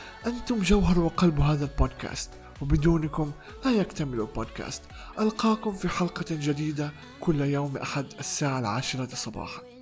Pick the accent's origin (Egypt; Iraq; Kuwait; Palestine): Palestine; accent: Palestinian Arabic; كنت أتحدث باللهجة العامية، باللهجة الفلسطينية العامية.